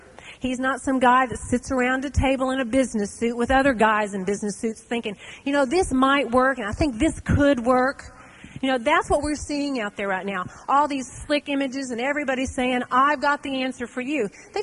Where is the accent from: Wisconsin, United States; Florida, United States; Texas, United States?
Texas, United States; Dallas; Texas, my home state. I'm from Dallas.